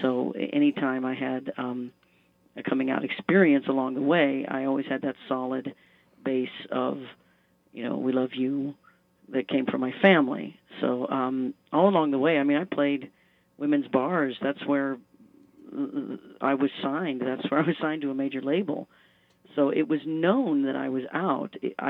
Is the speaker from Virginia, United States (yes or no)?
no; Leavenworth, Kansas, United States; That's when I was 3 years old. I grew up in Leavenworth, Kansas, and I remember being in the driveway of my neighbor's house because it was gravel.